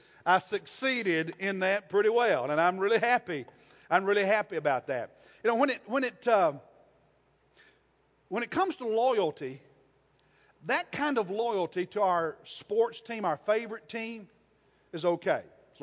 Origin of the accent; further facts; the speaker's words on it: Kentucky, United States; I'm from Kentucky. We don't eat them there either.